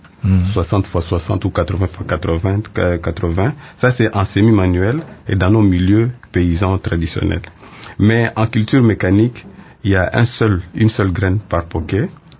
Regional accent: DR Congo; bon, ici chez nous en RDC, on plante le maïs

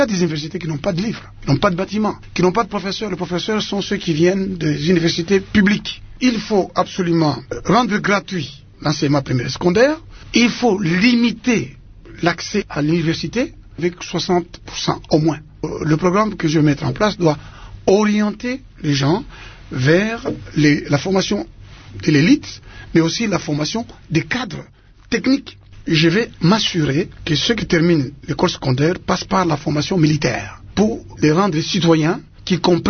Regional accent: DR Congo; Je suis originaire de Malembankulu par mon père et de Bukama par ma mère.

